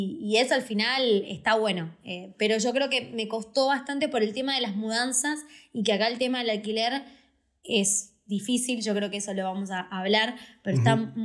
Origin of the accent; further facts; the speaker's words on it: Mar del Plata, Buenos Aires Province, Argentina; yo que vengo de Mar del Plata también valoro muchísimo que haya mar cerca